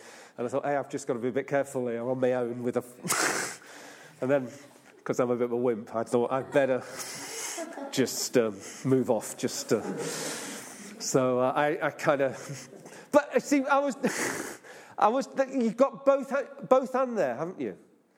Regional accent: Nottingham, East Midlands, United Kingdom; And I used to live in Nottingham. I was brought up in Nottingham

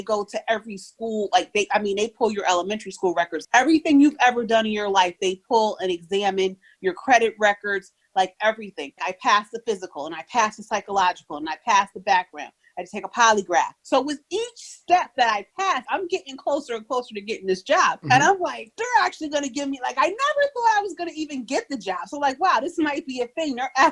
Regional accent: Albany, New York, United States; I was born in Albany, New York, raised in Albany, New York, and I currently live in Albany, New York. I graduated from Albany High School.

